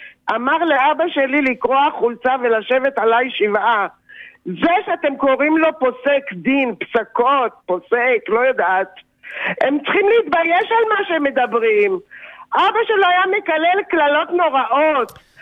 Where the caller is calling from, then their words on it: Tel Aviv, Tel Aviv District, Israel; כן, אני מתל אביב.